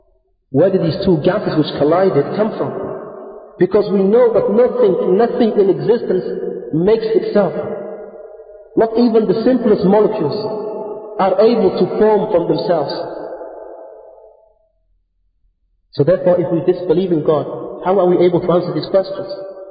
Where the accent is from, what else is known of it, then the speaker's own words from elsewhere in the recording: United Kingdom; If you look in the West, for example, I'm from Britain, and we have political parties.